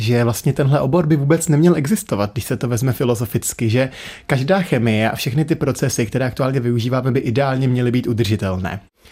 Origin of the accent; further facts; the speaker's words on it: Ústí nad Labem Region, Czechia; já pocházím od Ústí nad Labem, z Ústeckého kraje, který je známý svým chemickým průmyslem, takže od malička jsem to hodně vnímal